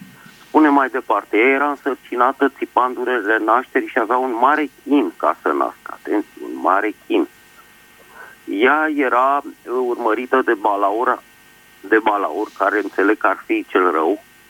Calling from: Bucharest, Romania; din București.

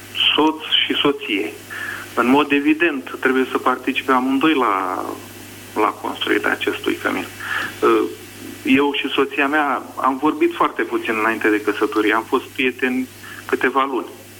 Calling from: France; Franța, vă ascult cu plăcere.

